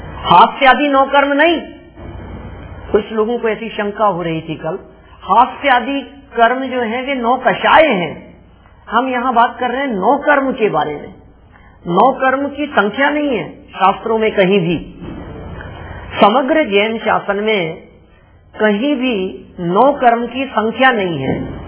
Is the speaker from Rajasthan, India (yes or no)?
yes; Rajasthan, India; मैं राजस्थानी हूँ तो इसमें मेरा क्या कसूर है, गुजरात में जन्म होता तो गुजराती हो जाता।